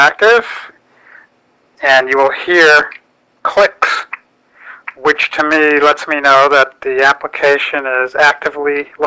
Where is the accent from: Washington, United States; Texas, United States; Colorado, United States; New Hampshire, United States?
Washington, United States; Seattle; I'm from Seattle.